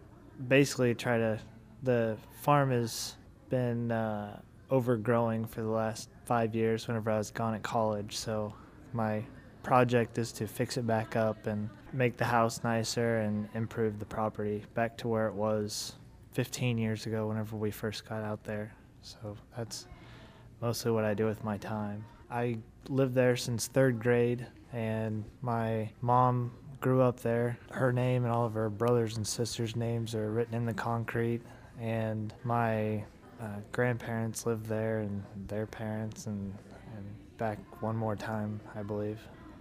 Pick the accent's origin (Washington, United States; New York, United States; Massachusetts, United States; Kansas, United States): Kansas, United States; Burlington; from Burlington, Kansas, and I live on a fifth-generation family farm.